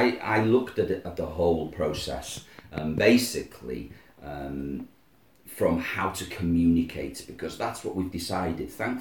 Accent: Wales, United Kingdom; first language Welsh; English is a second language; So my first spoken language was Welsh.

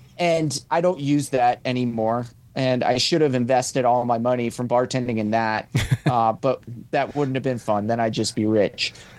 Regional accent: Boston, Massachusetts, United States; and I'm originally from Boston

